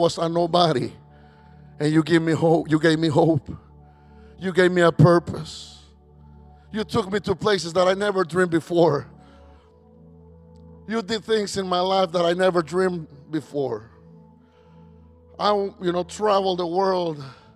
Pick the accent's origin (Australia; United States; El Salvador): El Salvador; I'm from El Salvador, I told you.